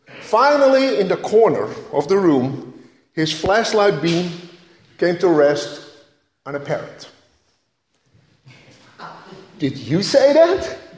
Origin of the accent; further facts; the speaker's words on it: Netherlands; English is a second language; moved away; I actually remember growing up in Holland, we had a poodle.